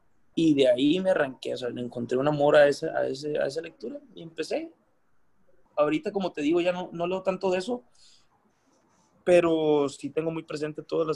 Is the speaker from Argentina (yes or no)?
no; Mexico; independientemente de que hubiera habido 10 antes que yo o 100 mexicanos antes que yo